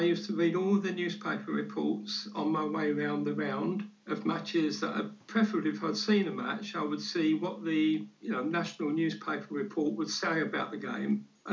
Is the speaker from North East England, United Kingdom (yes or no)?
no; London, United Kingdom; born there; I was born in South London.